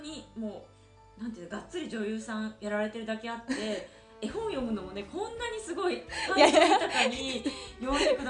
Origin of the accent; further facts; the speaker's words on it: Kansai, Japan; moved away as an adult; 私も高校までは関西だったんですけど、大学からこっちだったんで、もう同じ、まあ、ほぼ同じぐらいの年数が経っちゃったみたいな、地元で過ごしたのと同じ年数が